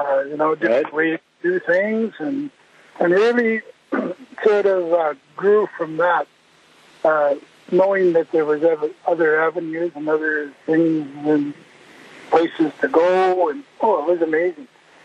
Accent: Cranberry Portage, Manitoba, Canada; also born or lived in Flin Flon; I grew up in Cranberry Portage until I was about 11 years old, and then went into the foster home system and lived up in the Flin Flon area

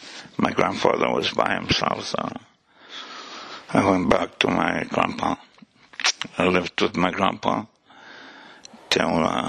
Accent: South Indian Lake, Manitoba, Canada; Originally, I'm from South Indian Lake.

